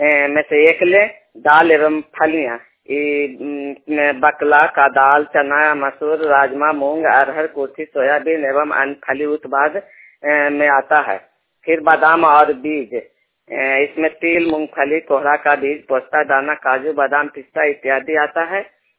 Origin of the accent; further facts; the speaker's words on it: Harnaut, Bihar, India; मैं कल्याण बीघा ग्राम से बोल रही हूँ। मैं हरनौत प्रखंड और नालंदा जिला की रहने वाली हूँ।